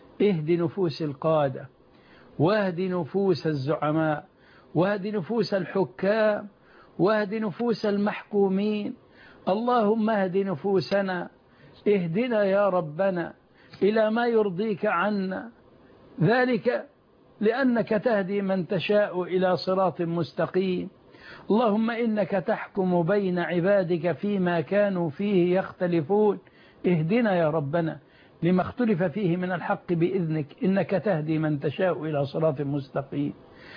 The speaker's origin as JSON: {"language": "Arabic", "country": "Egypt", "said": "يا رب صن بلادنا مصر"}